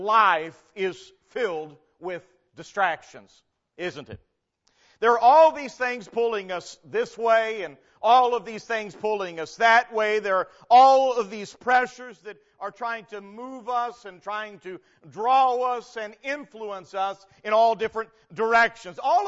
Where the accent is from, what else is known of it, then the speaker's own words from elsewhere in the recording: Missouri, United States; also born or lived in Illinois; I'm from Missouri. We lived near St. Louis, a pretty good-sized city, and I lived in Illinois at some point in time